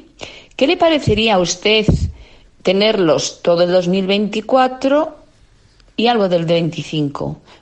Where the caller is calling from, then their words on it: Burgos, Castile and León, Spain; Soy un oyente de Burgos que os sigue a diario.